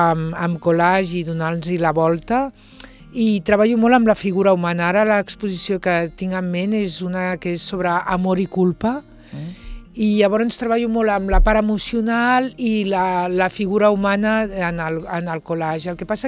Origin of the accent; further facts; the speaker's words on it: Catalonia, Spain; now in Deltebre, Spain; vinc del Montseny i ara estic vivint a Deltebre